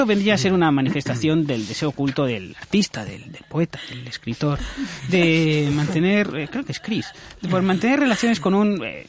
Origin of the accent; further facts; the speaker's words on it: Catalonia, Spain; yo soy catalán, pero mi idioma es el castellano por cuestión familiar.